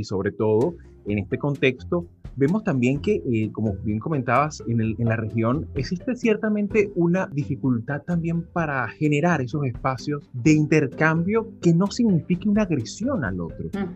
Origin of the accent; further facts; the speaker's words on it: Venezuela; yo como venezolano he sufrido en carne propia